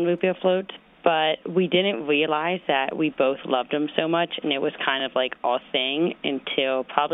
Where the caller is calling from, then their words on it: Denver, Colorado, United States; I'm calling from Denver, Colorado.